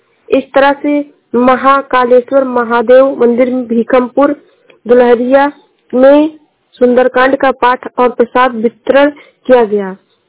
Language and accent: Hindi; Uttar Pradesh, India; मैं जिला श्रावस्ती से हूँ।